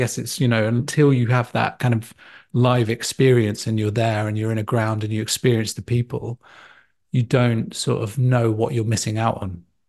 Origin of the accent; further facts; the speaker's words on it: Nottingham, East Midlands, United Kingdom; growing up in Nottingham, my family used to have a taxi firm and a chauffeur business.